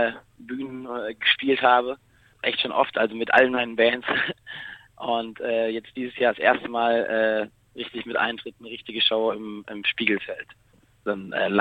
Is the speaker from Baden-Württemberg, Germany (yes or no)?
yes; Au, Baden-Württemberg, Germany; Kurz zusammengefasst, ich bin eben in Au aufgewachsen, bei Freiburg.